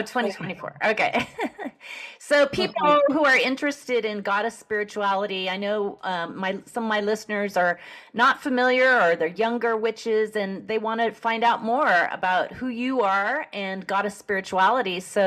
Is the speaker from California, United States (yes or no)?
yes; California, United States; I'm from the Bay Area, so I'm